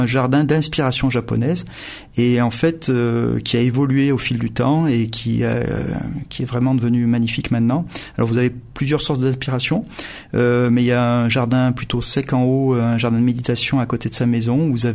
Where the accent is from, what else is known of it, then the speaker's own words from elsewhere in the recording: Montélimar, Auvergne-Rhône-Alpes, France; Moi, je suis de Montélimar au départ. Quand j'étais petit, j'allais là-bas.